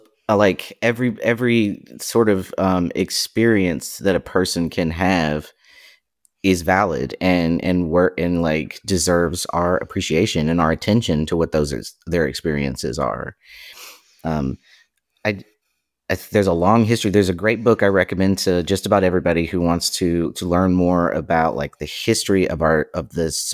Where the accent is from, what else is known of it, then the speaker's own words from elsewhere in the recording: Appalachia, United States; people outside the region assume that there either aren't queer Appalachians or that we all hate being Appalachian or we all hate our homes or something like that. And I'm well aware of the political landscape of where I'm from